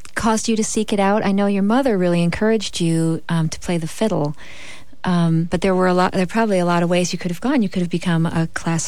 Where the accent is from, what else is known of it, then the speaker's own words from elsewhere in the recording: Evanston, Illinois, United States; born there; you and I have the same birthday and are both born in Illinois. I was born in Evanston